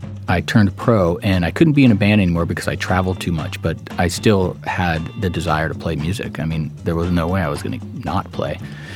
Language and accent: English; San Francisco, California, United States; Growing up in the Bay Area, in San Francisco, you know, it's really diverse. It's really eclectic.